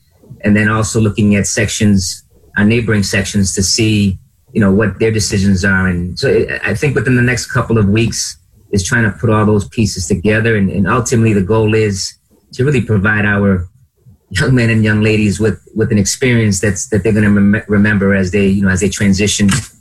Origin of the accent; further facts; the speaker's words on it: Lowell, Massachusetts, United States; now in Rochester, United States; So I grew up in Lowell, Massachusetts. I moved here to Rochester in 98 with the idea of getting 1 year of experience, and I've been up here ever since.